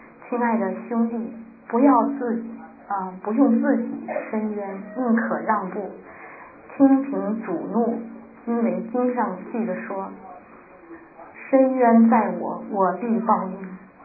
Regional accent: China; 我说我们中国人呢是这样的啊

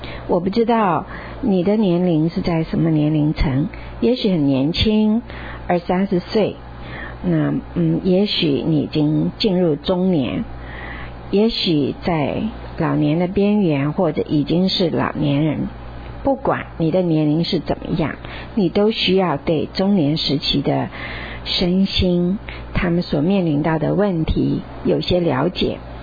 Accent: China; 我们中国人有一句话说，人生70古来稀

